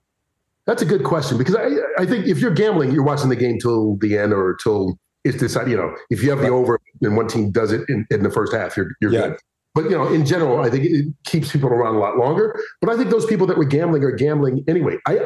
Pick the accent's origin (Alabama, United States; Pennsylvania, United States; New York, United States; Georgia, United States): Georgia, United States; Atlanta; moved away; also born or lived in Cedar Rapids / Madison / Dallas; I grew up in Atlanta. I went to college in Cedar Rapids, Iowa. I've lived in Madison, Wisconsin, as you said, Dallas.